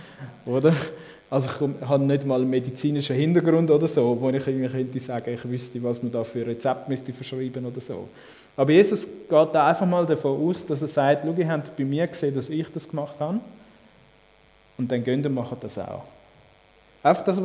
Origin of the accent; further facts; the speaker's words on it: Switzerland; etwas, was uns manchmal aufhaltet, gerade so als Schweizer ist, wir machen dann etwas, wenn wir eine Ausbildung haben dafür.